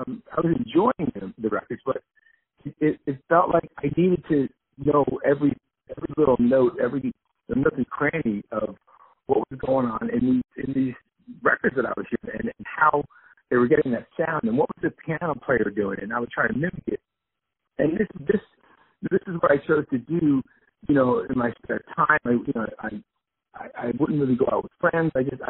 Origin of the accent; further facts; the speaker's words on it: Livingston, New Jersey, United States; I grew up in Livingston, New Jersey